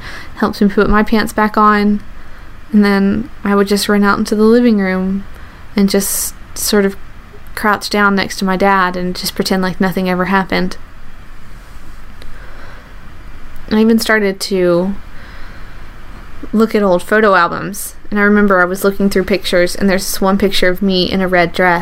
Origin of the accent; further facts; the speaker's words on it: the South, United States; I grew up in the South, and my closest relatives were me and my brother, Tommy, and my cousin, Eddie.